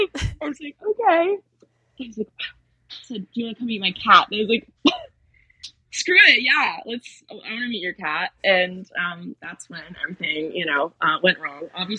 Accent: Midwest, United States; So again, I'm a Midwesterner

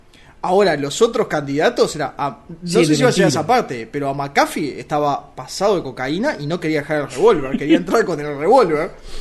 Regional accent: Uruguay; Pero nosotros somos uruguayos y las entonaciones siempre van al final de la palabra.

